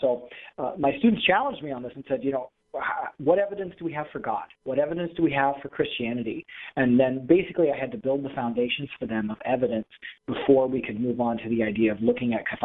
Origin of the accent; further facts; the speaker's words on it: Iowa, United States; I left doing religious education work for a parish in Dubuque, Iowa, pretty close to my hometown